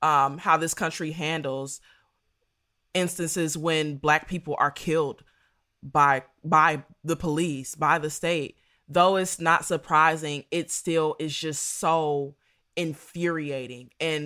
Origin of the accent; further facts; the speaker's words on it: Dayton, Ohio, United States; I'm from Dayton, Ohio, of course. If you ain't heard about it, open up Google Maps.